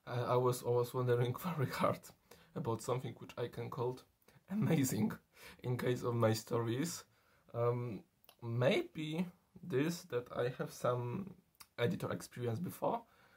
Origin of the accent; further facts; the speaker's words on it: Poland; I'm 28 years old, I'm from Poland.